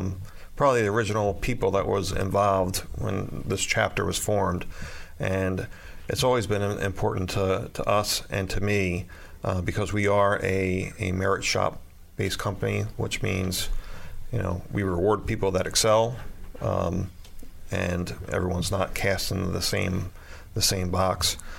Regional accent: Pennsylvania, United States; we're from Chester County, and we're very involved locally with different organizations.

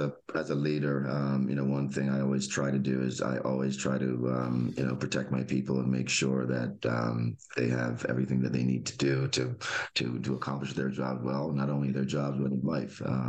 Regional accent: Jamaica; Originally from the island of Jamaica.

